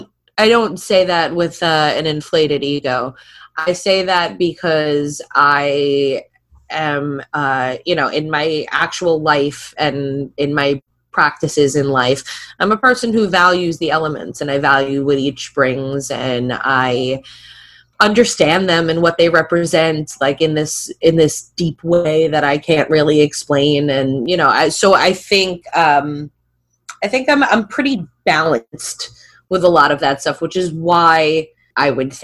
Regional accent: United States; I'm an American

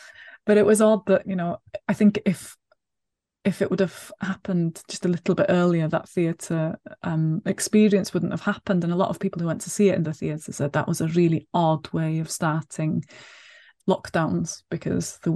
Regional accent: Wales, United Kingdom; first language Welsh; English is a second language; I'm Welsh first language, so I was brought up speaking Welsh, and I speak Welsh at home with my own children as well. But English has always been there as well, so I've been fluent in both languages since I can remember.

